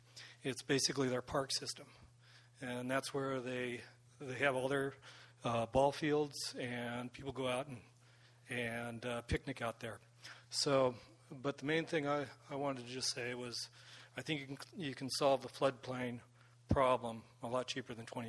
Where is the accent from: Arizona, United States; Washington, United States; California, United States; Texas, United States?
California, United States; El Cajon; I grew up in El Cajon, which is right next to Santee